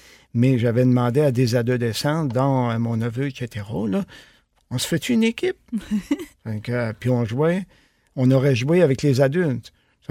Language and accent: French; Saint-François-de-Pabos, Quebec, Canada; now in Gaspé, Canada; Bon, 64 ans. Moi, je viens de Saint-François-de-Pabot, un village d'à peu près à 5 kilomètres à peu près d'ici. Puis, oui. Je suis ici à Gaspé depuis 35 ans.